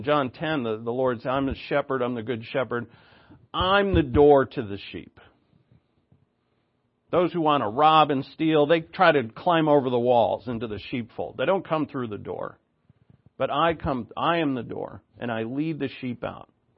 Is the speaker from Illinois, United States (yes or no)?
no; Rhode Island, United States; Yeah, I'm a boy from Rhode Island. We have hills. We don't have anything like that.